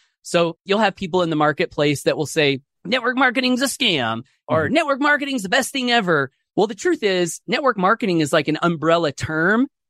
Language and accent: English; Idaho, United States; I grew up here in Southeast Idaho, single parent family, wanted to be successful.